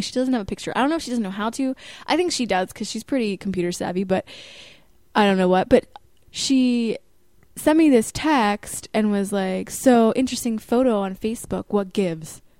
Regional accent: Pennsylvania, United States; moved away; I travel a lot because obviously everyone knows I'm not from here. I'm from Pennsylvania.

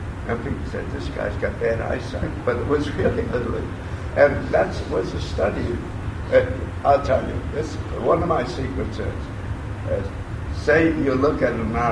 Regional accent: New York City, New York, United States; I grew up at the time of the Depression. I was born in New York City

